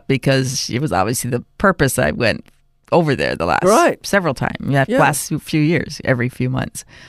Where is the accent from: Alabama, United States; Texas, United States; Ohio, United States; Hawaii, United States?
Hawaii, United States; I was born and grew up in Hawaii.